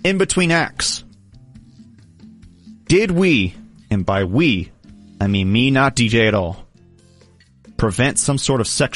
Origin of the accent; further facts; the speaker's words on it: Dallas, Texas, United States; We were probably in the minority in terms of we are from Dallas.